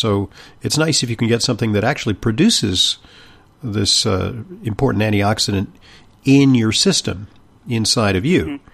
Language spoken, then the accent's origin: English; California, United States; I'm from California originally, so I only learned to ski later in life.